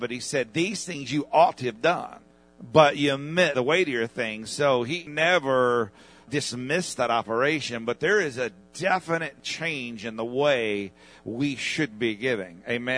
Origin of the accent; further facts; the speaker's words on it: Texas, United States; I'm from Texas. I call it Melchizedek.